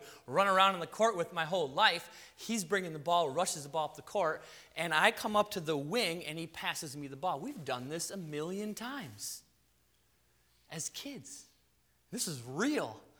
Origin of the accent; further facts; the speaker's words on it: Madison, Wisconsin, United States; So I grew up in Madison. I went to Verona High School, which is basically a suburb of Madison, if you don't know where that is.